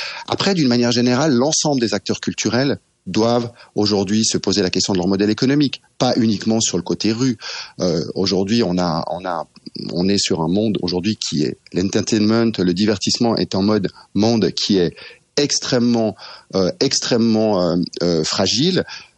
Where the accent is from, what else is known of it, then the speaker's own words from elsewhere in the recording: Switzerland; Il faut savoir que moi, je suis suisse, j'ai beaucoup d'amis en Suisse